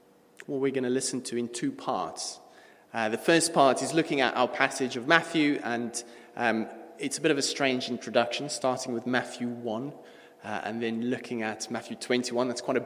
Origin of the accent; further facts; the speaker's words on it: South Africa; We're English. I'm South African, Dutch, culturally confused.